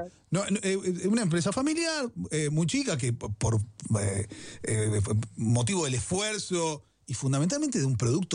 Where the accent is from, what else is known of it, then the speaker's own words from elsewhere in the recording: Mercedes, Buenos Aires Province, Argentina; born there; Ando por todo lado, nací en Mercedes. Así que lo puedo decir con absoluta tranquilidad. Nací en Mercedes.